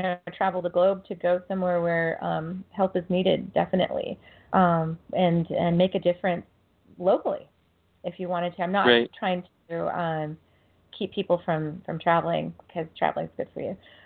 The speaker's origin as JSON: {"language": "English", "town": "Fresno", "region": "California", "country": "United States", "tie": "born or raised there", "said": "My hometown, Fresno, California, we actually have a Save the Children there."}